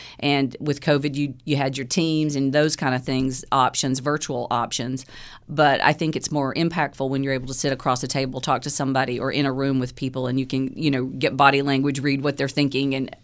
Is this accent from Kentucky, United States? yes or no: no; Lenoir, North Carolina, United States; I'm originally from Lenoir, North Carolina.